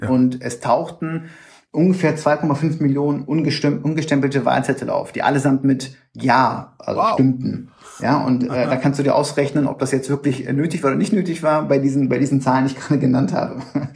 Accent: Bremen, Germany; ich war damals in meiner Heimatstadt in Bremen

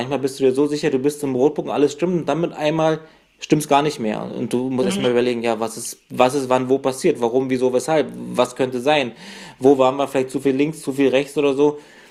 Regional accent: Brandenburg, Germany; die Ecke, wo ich herkomme, so 100 Kilometer nördlich von Berlin, die war zu DDR-Zeiten schon ziemliche Motorsport-Hochburg.

